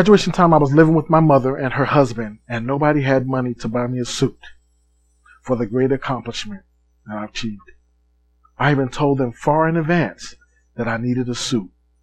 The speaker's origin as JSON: {"language": "English", "region": "North Carolina", "country": "United States", "tie": "born there", "said": "I was born in Lenoir County, North Carolina, to Nellie Marie and James T."}